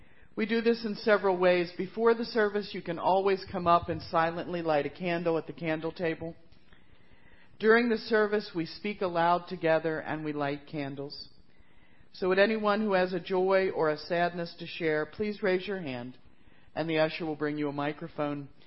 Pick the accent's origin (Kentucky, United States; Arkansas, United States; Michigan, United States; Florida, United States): Kentucky, United States; Now you know I'm from Kentucky, Paula.